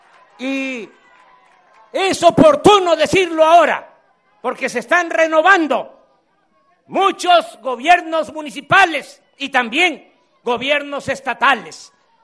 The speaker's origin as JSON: {"language": "Spanish", "region": "Veracruz", "country": "Mexico", "said": "seguir transformando a mi pueblo, al pueblo de Veracruz."}